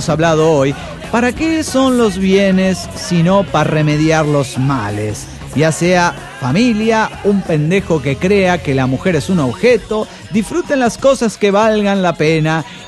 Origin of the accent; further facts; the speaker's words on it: Manizales, Caldas, Colombia; moved away as an adult; also born or lived in Tunja; now in Bogotá, Colombia; En realidad, yo soy de Manizales. Crecí allá en Colombia, Manizales, y viví allá hasta que terminé la universidad. Luego me fui a vivir a Tunja, de donde son mis padres. Y allá trabajé durante 3 años, hasta que me salió trabajo en Bogotá y me fui para la capital, para Bogotá.